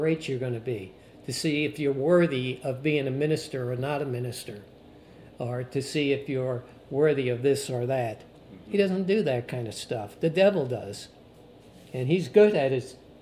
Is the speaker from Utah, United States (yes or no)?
no; New York, United States; I'm from New York.